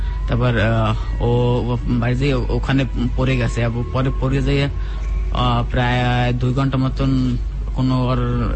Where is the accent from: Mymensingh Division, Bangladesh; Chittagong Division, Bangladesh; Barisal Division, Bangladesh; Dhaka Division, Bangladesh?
Barisal Division, Bangladesh; Barisal; আমি আমার বাড়ি বরিশাল, আমি ঢাকা সরকারি তৃতীয় কলেজে ম্যাথে অনার্স করতে আছি।